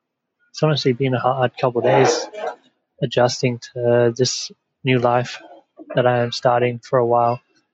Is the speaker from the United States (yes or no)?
no; Perth, Western Australia, Australia; I'm from Perth, Australia. I've just started my travel journey. I'm currently in an airport at Senai Airport in Malaysia.